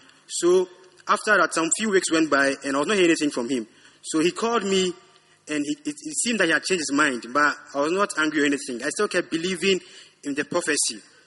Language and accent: English; Lagos, Nigeria; I'm a film star and I'm from Lagos.